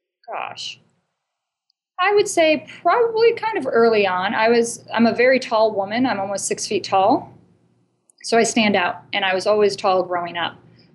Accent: Michigan, United States; I grew up in Michigan, a friend had gone to Berkeley.

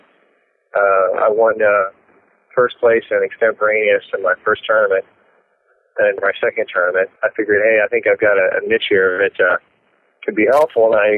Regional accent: Claremont, California, United States; also born or lived in Texas; Well, my childhood at the age of 12 was in Southern California in Claremont area. And then at the age of 12, from 12 to 27, I lived in Texas.

